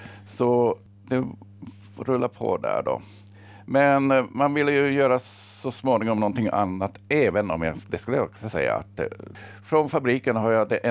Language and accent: Swedish; Finland; För alltså, jag kommer ju från Finland och vi har en liten brutalare historia i arbetarklassen där